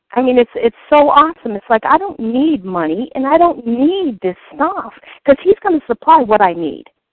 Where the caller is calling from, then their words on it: North Carolina, United States; I'm from North Carolina.